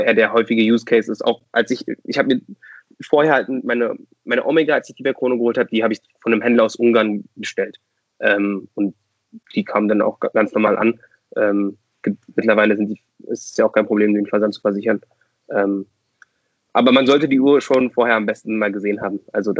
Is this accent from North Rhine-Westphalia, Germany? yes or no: no; Berlin, Germany; born or raised there